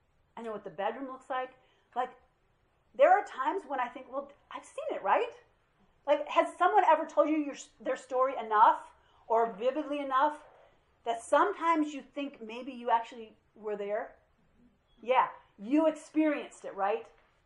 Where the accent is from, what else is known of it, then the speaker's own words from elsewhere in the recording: Dalton, United States; I had three sisters, I grew up in Dalton, I went to Iliana Christian High School because there was race riots.